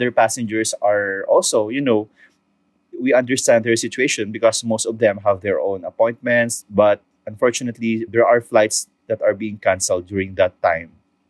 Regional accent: Philippines; I'm 30 years old and I'm currently based here in Manila. I'm from the Philippines

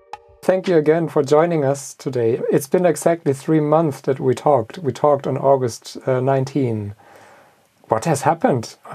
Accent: Germany; English is a second language; I grew up in Germany and I have never been to the Gaza Strip.

